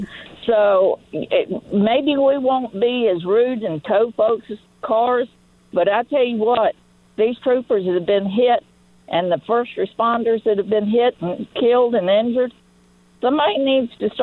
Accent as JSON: {"language": "English", "town": "Richmond", "region": "Virginia", "country": "United States", "also_born_or_lived": "New Jersey", "said": "Now, I lived in New Jersey for 3.5 years. I'm originally from the Richmond area, but I lived up there."}